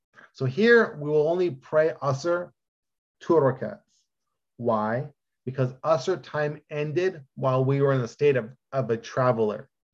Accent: California, United States; We're from California, we're travelers.

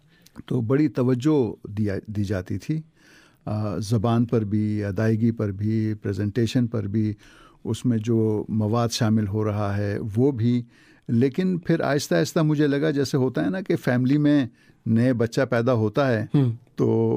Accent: Karachi, Sindh, Pakistan; first language Pashto; Urdu is a second language; میں کراچی میں پلا بڑا, باوجود اس کے کہ میرے گھر میں کراچی میں بھی ہم پشتو میں ہی بات کرتے تھے اور ظاہر ہے گاؤں میں تو پشتو ہی بولتے تھے.

